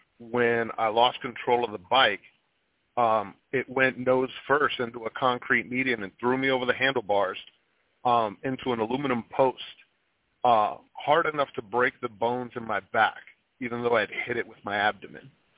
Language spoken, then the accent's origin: English; New York, United States; also born or lived in Puerto Rico; I was born in Puerto Rico to a barge captain of a dad, and my mom was a housewife at the time. They came to New York when I was about 3 years old